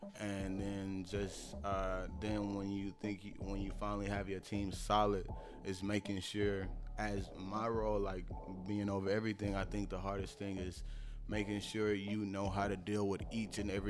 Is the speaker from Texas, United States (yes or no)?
yes; Houston, Texas, United States; You even got to ask. Houston, Texas, H-Town, Screwston.